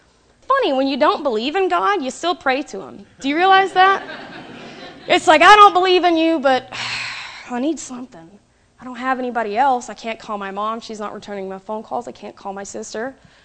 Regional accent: Tennessee, United States; moved away; I'm from Tennessee, by the way.

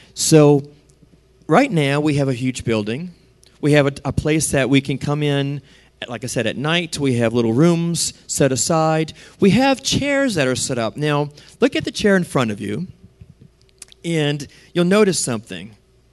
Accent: New Orleans, Louisiana, United States; I'm from New Orleans, in New Orleans.

